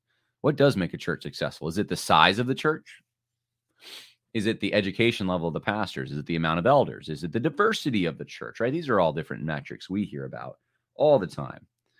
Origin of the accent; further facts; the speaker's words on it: New York, United States; I mean, culturally, I'm not really that New York, but they're definitely growing up here.